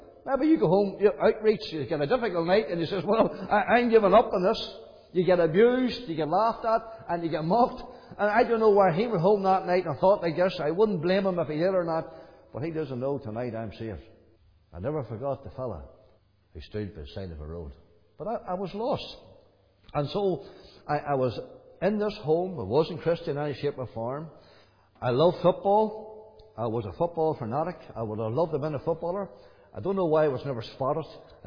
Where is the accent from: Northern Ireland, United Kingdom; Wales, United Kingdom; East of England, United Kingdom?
Northern Ireland, United Kingdom; Glenanne; background I would have had as a young lad growing up was there was a CEF meeting came to Corky's Corner. I'm from Glenan, near Marky Till.